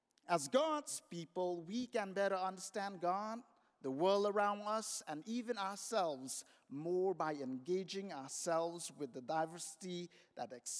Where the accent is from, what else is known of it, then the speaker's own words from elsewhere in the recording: India; the tradition where I grew up in India and the church where I grew up in India.